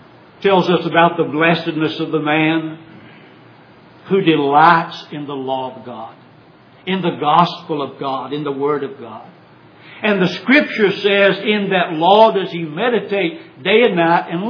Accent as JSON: {"language": "English", "region": "Tennessee", "country": "United States", "tie": "born or raised there", "said": "We had, when I was lived in Tennessee, I was raised on the Cumberland Plateau just north of Crossville."}